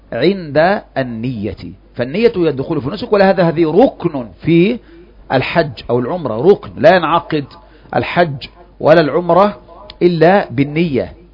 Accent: Egypt; فعندنا في مصر يقول مصلي: نويت صلاة الظهر 4 ركعات حاضرا متوجها للقبلة

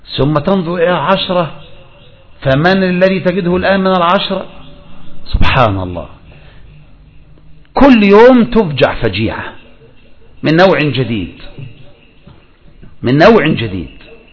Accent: Egypt; مساكين والله يا أخواني طلبة العلم عندنا في مصر.

